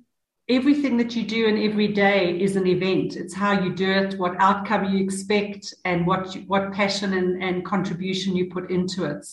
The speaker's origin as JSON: {"language": "English", "town": "Durban", "region": "KwaZulu-Natal", "country": "South Africa", "tie": "born or raised there", "said": "I'm actually originally from Durban in KZN. I went to many, many schools, started off in Hillcrest and ended up in Ishawi at a boarding school."}